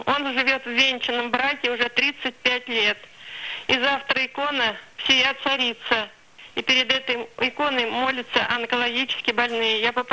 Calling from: Penza, Penza Oblast, Russia; я звоню из Пензы.

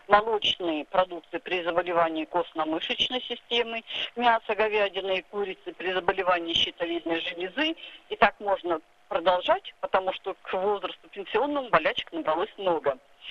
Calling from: Altai Krai, Russia; Я звоню из Алтайского края.

